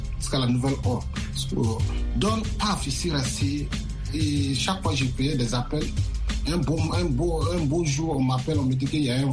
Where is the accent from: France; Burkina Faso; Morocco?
Burkina Faso; also born or lived in Abidjan, Côte d'Ivoire; now in United States; Et juste quand j'ai quitté Abidjan, quand c'est arrivé au pays, au Burkina, paf, les pandémies, ça a commencé